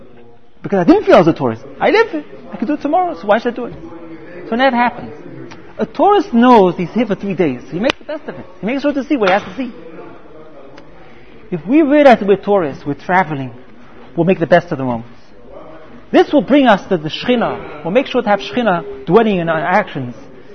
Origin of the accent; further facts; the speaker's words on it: London, United Kingdom; I was born in England. I grew up in London